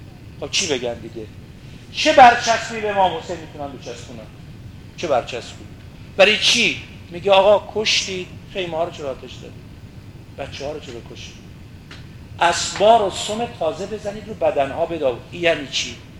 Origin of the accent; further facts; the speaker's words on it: Iran; خب شب آخر سال شمسی ما ایرانیام هست